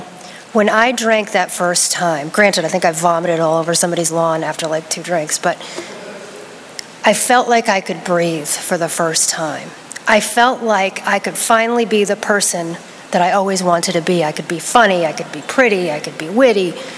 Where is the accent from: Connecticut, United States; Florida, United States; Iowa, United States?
Connecticut, United States; Middletown; I grew up in Connecticut, in Middletown, Connecticut.